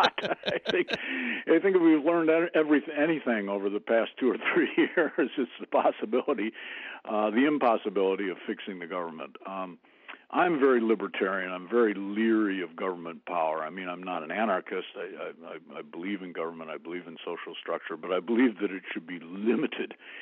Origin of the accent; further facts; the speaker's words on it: Toledo, Ohio, United States; And I grew up in the industrial Middle West, and I know, I grew up in Toledo, Ohio.